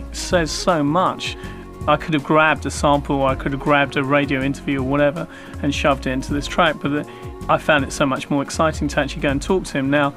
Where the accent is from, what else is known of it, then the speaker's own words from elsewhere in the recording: England, United Kingdom; Well, I mean, at the time I was growing up, the National Front, which is a very right-wing type org